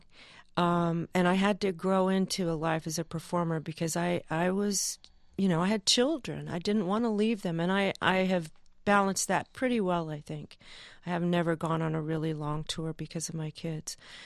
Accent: California, United States; But I grew up in Southern California with my mother.

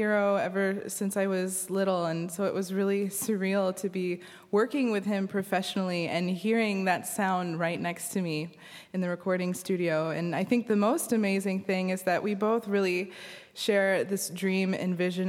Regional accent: Kentucky, United States; Yes, yeah, I grew up in Kentucky, and my father actually plays bluegrass banjo.

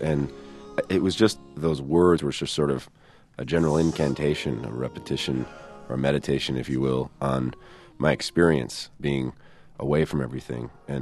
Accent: Wisconsin, United States; also born or lived in North Carolina; Well, I had been living in North Carolina. I was sort of born and raised in Wisconsin, and I moved down there with all my bandmates.

